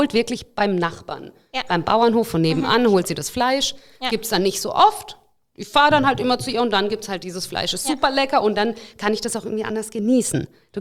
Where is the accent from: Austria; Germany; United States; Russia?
Russia; German is a second language; Ich bin ja auch noch sozusagen auf dem Land aufgewachsen. Ich komme aus Russland